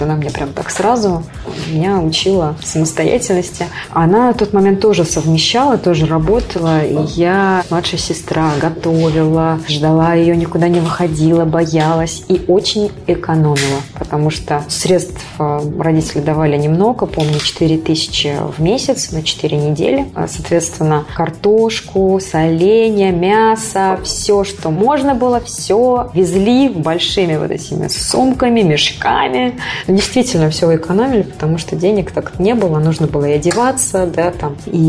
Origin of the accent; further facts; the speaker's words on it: Russia; я рассказала о своей деревне в своем выступлении, что я из Жукулуга, из Тарбежского района.